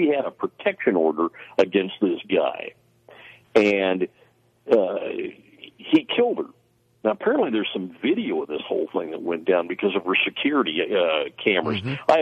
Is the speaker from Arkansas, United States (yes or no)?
no; Washington, United States; Now, I come from the West. I grew up out here in the Pacific Northwest. I'm fourth generation Washington State.